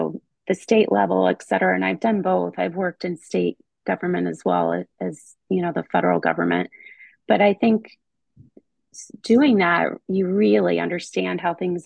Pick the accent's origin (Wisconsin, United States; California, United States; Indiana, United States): Indiana, United States; South Bend; I grew up in South Bend, Indiana, and that's where the University of Notre Dame is. And it's a smallish town.